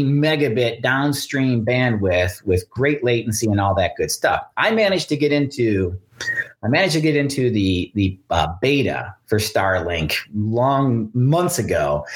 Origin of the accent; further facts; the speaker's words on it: Detroit, Michigan, United States; and they heard I was from Detroit, and they got very excited.